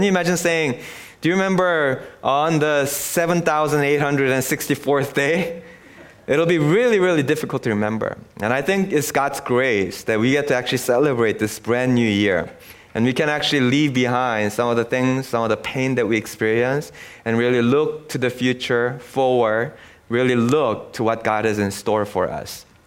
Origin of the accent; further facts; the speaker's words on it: South Korea; now in Canada; I'm Canadian, and I actually hold dual citizenship. So whenever I go back, I've been using my other passport, Korean passport, and I just assumed that, you know, I'm going back to my home country.